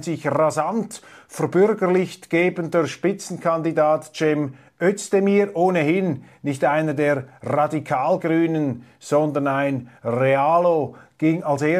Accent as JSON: {"language": "German", "country": "Switzerland", "said": "Für mich als Schweizer ist das Ganze nicht so rätselhaft"}